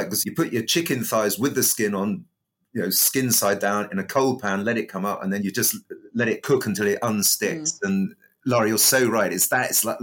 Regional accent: Brighton, South East England, United Kingdom; Well, I helped set up Brighton Gin in my hometown, and I'm not involved anymore.

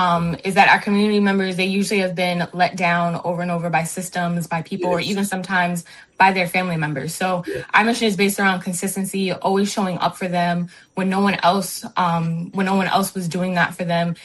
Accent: New York, United States; I'm originally from New York, so I will say that what's being seen here, there's a lot of that seen in New York as well

